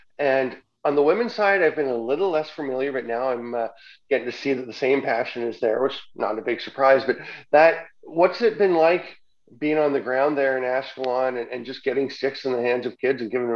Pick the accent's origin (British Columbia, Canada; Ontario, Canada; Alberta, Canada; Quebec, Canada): Ontario, Canada; Peterborough; she's from my hometown of Peterborough